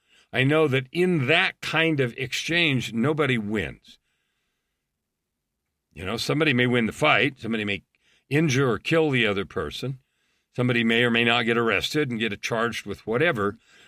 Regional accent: California, United States; born there; even though I was born in California.

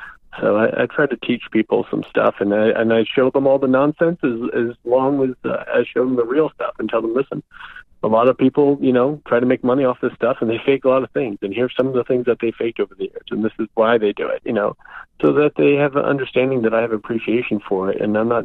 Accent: New England, United States; places that were a part of my story growing up in New England

